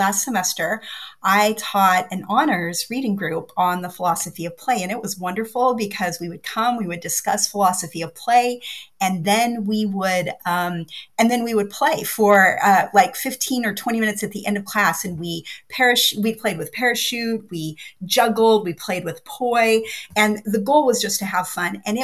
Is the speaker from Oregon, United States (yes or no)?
yes; Oregon, United States; And I knew that it was like what I felt when I was a child, growing up in Oregon.